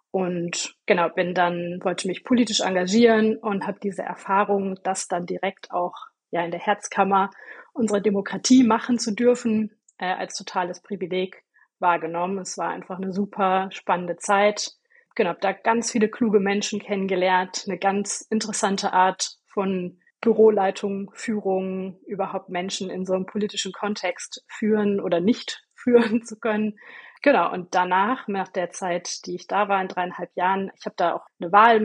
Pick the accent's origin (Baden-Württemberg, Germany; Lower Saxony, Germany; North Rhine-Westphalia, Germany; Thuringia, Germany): North Rhine-Westphalia, Germany; ich bin aufgewachsen in NRW, habe dort Abi gemacht und bin danach für ein Auslandsjahr nach Südafrika.